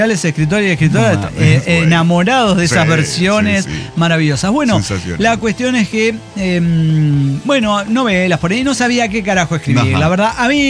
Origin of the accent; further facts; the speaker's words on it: Mexico City, Mexico; Somos de Ciudad de México